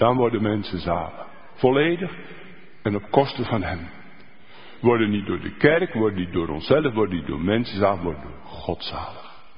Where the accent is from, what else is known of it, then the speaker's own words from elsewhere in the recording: Deventer, Overijssel, Netherlands; ik ben opgegroeid in Deventer. En ik ben geboren in 1955.